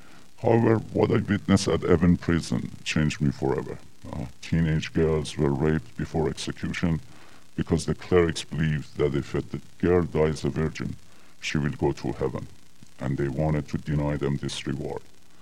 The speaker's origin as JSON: {"language": "English", "town": "Tehran", "region": "Tehran Province", "country": "Iran", "tie": "born or raised there", "moved": "as an adult", "lives_now": "United States", "said": "I was born and raised in Tehran, Iran, and it was in the early 70s that I came to the U.S. to continue my education."}